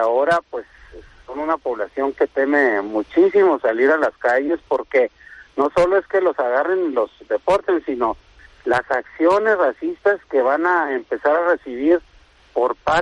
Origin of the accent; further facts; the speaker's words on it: Mexico; nosotros como mexicanos, es elevar las tasas de naturalización